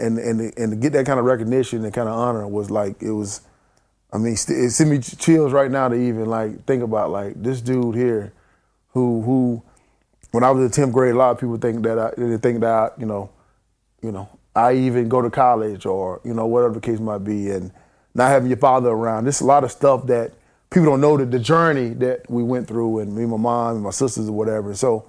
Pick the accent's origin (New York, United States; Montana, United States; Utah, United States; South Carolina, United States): South Carolina, United States; and in my hometown, and then in Spartanburg, which is, you know, 15 minutes away from my hometown